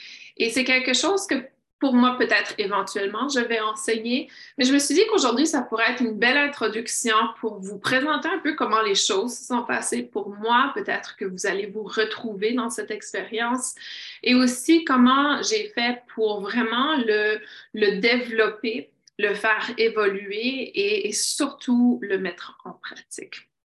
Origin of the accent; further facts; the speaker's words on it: Canada; Vous allez rire de moi parce que je suis canadienne et je viens du froid.